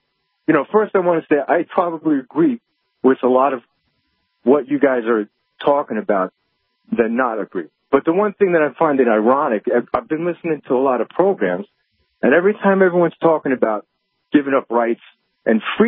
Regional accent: United States; And born here, I mean, first generation American born here, okay? I'm Greek heritage.

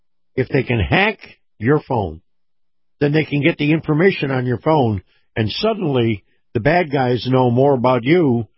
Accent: West Virginia, United States; Well, guess what? I'm from West Virginia.

